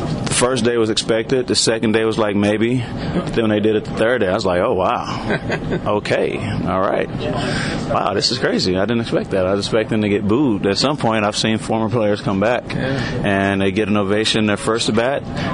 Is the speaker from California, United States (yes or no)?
yes; California, United States; I'm from the Bay, and I don't make that up for discussion.